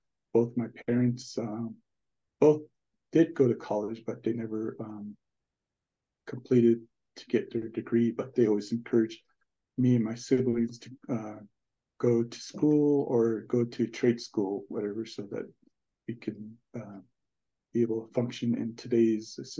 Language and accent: English; Kayenta, Arizona, United States; I mentioned, I grew up in Kienta, Arizona.